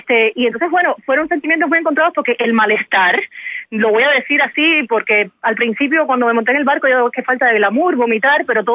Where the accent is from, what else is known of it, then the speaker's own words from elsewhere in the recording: Cuba; estoy loca por ir a mi tierra, por ver a la gente con la que crecí, por ver a la familia que tengo en Cuba.